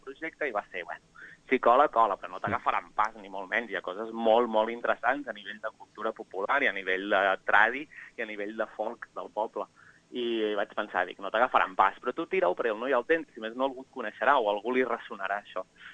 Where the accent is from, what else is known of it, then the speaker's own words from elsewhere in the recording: Sallent, Catalonia, Spain; la colla gegantera del meu poble, que és Sallent, a la comarca del Bages.